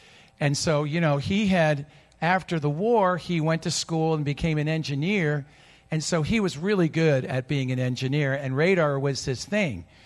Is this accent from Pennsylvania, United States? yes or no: no; Long Island, New York, United States; So any case, I grew up in Long Island and whatever, and my dad was an engineer.